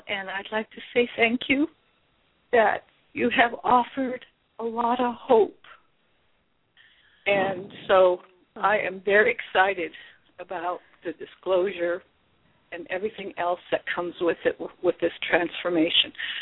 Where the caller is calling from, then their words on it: Anchorage, Alaska, United States; I'm calling from Anchorage, Alaska.